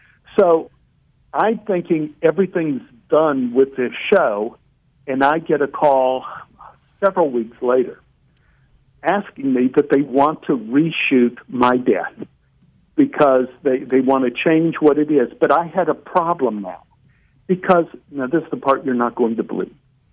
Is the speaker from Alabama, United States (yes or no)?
no; Oak Cliff, Texas, United States; now in Los Angeles, United States; when I came out to Los Angeles, One Day at a Time was on the air, and a girl from my hometown in Oak Cliff, Texas, Kay Callan, was a guest star on that show.